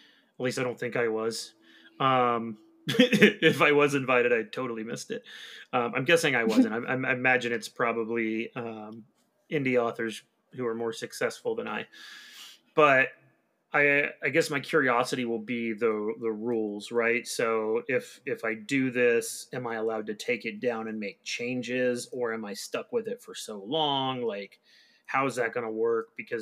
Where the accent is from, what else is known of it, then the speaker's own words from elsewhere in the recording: United States; Rishi Sunak? I'm American. Forgive me.